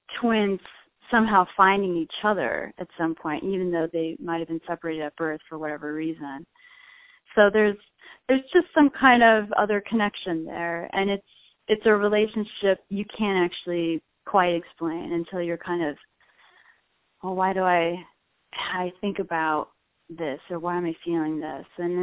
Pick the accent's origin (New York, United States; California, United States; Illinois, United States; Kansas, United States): Illinois, United States; Chicago; So I grew up around the Chicago area.